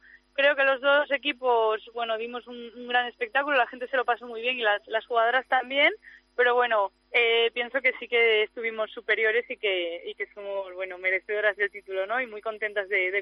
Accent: Asturias, Spain; yo en particular siendo asturiana

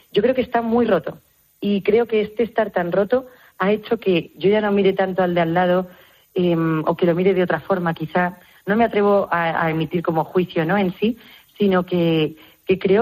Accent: Madrid, Community of Madrid, Spain; yo soy de Madrid

